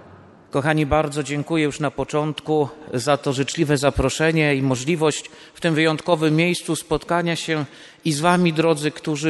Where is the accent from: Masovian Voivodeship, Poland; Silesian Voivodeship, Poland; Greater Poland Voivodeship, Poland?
Masovian Voivodeship, Poland; Węgrów; Pochodzę z Węgrowa, nieduża miejscowość na wschodzie Polski, obecnie w diecezji drohiczyńskiej